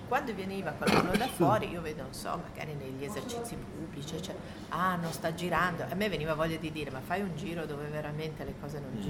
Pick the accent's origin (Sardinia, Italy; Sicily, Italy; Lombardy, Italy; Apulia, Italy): Lombardy, Italy; Milan; io da milanese che ancora mi interrogo su Milano